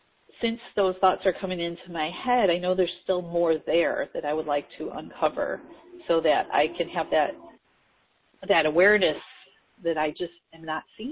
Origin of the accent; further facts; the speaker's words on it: Midwest, United States; I grew up in the Midwest of, you know, being, if you're a good woman, you'll do this, you'll do that.